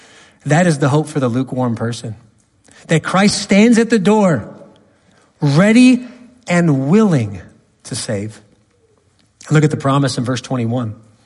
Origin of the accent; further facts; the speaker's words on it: Los Angeles, California, United States; I'm from Los Angeles. I see it all the time. Where I was born, there's literally a church to all religions.